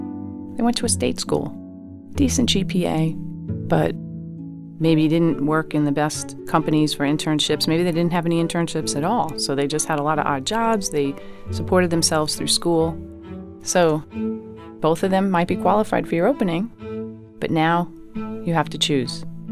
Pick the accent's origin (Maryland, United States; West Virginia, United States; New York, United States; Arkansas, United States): New York, United States; New York City; I grew up in New York City, in Brooklyn, and we rented an apartment, didn't have a car, took the bus.